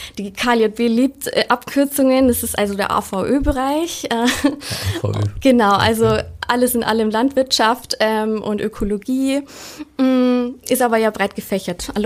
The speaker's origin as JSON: {"language": "German", "town": "Antolling", "region": "Bavaria", "country": "Germany", "said": "Also ich komme aus Antolling. Das ist ein Dorf in der Richtung von Rosenheim, aber gerade nur so im Landkreis Ebersberg hinter Glonn."}